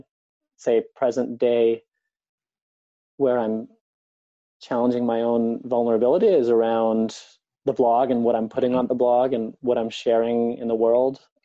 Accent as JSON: {"language": "English", "country": "Canada", "also_born_or_lived": "Korea", "said": "I'm Canadian, so I came back home several times when I was living in Korea. I came back, I think, 3 or 4 times in those 5 years."}